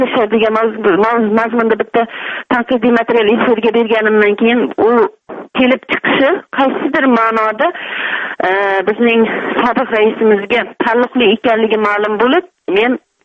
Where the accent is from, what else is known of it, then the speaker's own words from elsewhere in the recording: Samarqand Region, Uzbekistan; Men Samarqand viloyatining Oqdaryo tumanida 66 yilda tug'ilganman. Bolaligim asosan yaylovlarda mol boqish, paxta dalalarida paxta terish bilan o'tgan.